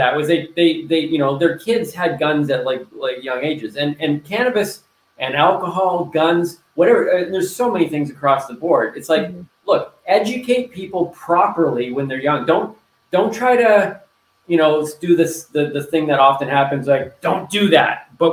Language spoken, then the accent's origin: English; Canada; I was blown away as a Canadian when I went down to the States to visit friends on a dairy farm in Michigan.